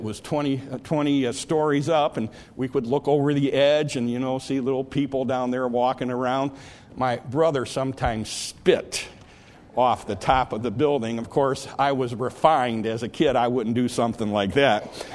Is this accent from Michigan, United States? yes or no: yes; Detroit, Michigan, United States; I grew up in the Detroit area. In fact, my grandfather, my mom's dad, was a night watchman at the Cadillac Square building in downtown, downtown Detroit.